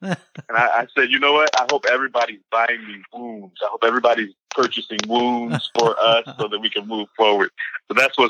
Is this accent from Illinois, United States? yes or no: no; Michigan, United States; now in Nashville, United States; I'm down in the dirty, dirty South, but I'm from the Northwestern Michigan area, but home is now down here in Tennessee.